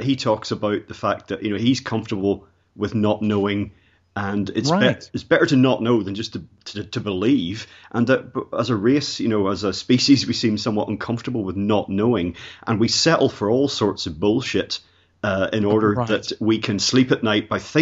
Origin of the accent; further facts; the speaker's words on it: Ireland; now in United Kingdom; Well, I come from Ireland, and apparently there's none whatsoever.